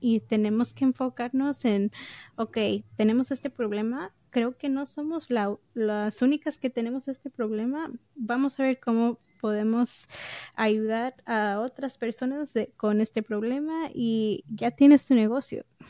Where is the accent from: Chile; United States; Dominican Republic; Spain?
United States; New York; yo crecí en Nueva York. Soy hija de mexicana, de moreliana, de Michoacán. Y Morelia es como mi segundo lugar